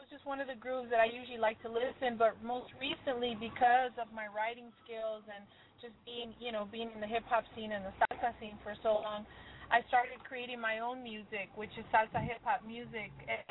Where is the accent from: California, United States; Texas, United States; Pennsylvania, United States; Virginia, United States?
California, United States; Los Angeles; I graduated from Fairfax High School. I grew up in the Crenshaw District in L.A.